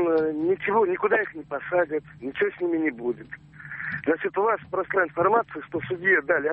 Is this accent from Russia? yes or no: yes; Penza, Penza Oblast, Russia; я из Пензы.